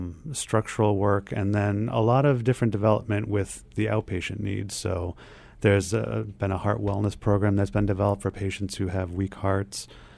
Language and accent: English; New Hampshire, United States; I grew up in New Hampshire, and I had no idea that this stuff was going on here until I came up here 7 years ago.